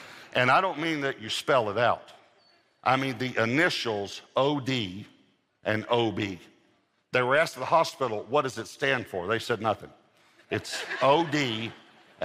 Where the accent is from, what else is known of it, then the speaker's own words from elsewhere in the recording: Texas, United States; we're all from East Texas